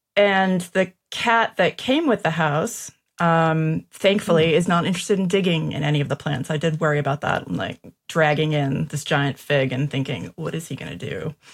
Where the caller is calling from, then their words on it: Birmingham, West Midlands, United Kingdom; I am joining you from Birmingham, England, original Birmingham … Birmingham.